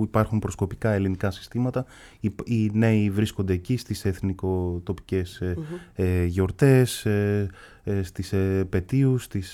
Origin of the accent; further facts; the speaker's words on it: Alexandria, Alexandria Governorate, Egypt; Εγώ γεννήθηκα στην Αλεξάνδρεια